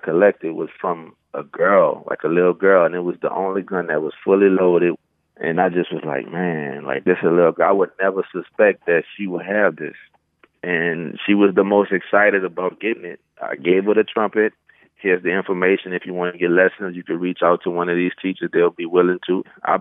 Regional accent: New Orleans, Louisiana, United States; I'm a trumpeter from New Orleans, Louisiana, producer, songwriter, singer.

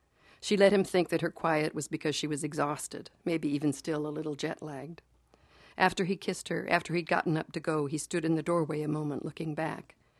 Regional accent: Massachusetts, United States; I'm from Massachusetts

